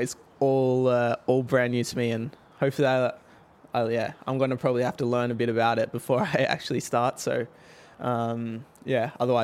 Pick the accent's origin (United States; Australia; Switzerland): Australia; especially growing up in Australia